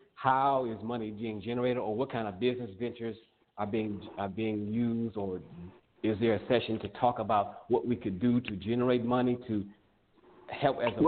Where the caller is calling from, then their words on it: Phoenix, Arizona, United States; Phoenix, Arizona.